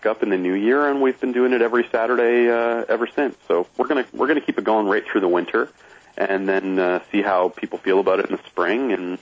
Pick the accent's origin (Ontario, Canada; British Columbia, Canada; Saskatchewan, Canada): Ontario, Canada; London; I grew up just outside London, Ontario